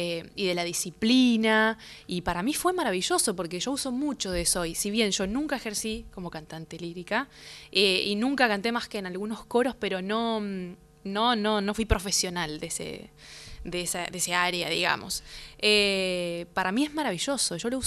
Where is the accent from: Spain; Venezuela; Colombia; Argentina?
Argentina; Rafaela, Santa Fe; a los 14 años empecé a estudiar canto en mi ciudad natal, Rafaela.